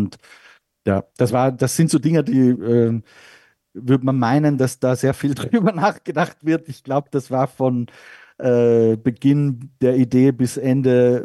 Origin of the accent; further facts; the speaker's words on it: Austria; Ja, da war er ja natürlich bei uns in Österreich der nationale Held in der Formel 1.